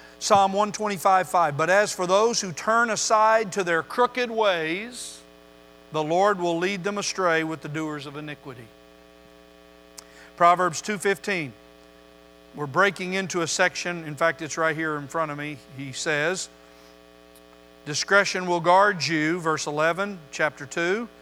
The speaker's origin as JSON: {"language": "English", "region": "the West", "country": "United States", "tie": "born or raised there", "said": "You know, Pat and I grew up in the West. We grew up on the other side of the Mississippi."}